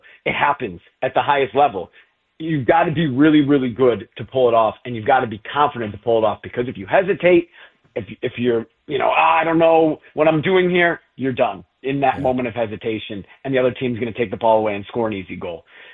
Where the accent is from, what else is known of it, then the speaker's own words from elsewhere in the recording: Chicago, Illinois, United States; now in Butte, United States; Again, Butte, Montana, I knew nothing about it. I'm from Chicago.